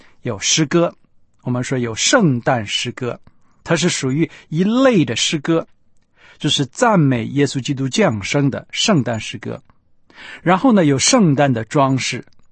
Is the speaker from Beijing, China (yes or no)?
no; Shandong, China; 我们北方人一定包水饺，我们山东人呢一定包饺子